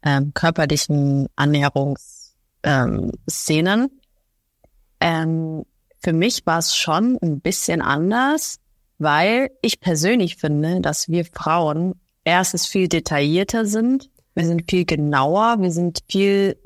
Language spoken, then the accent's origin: German; Munich, Bavaria, Germany; weil wir sind ja beide aus München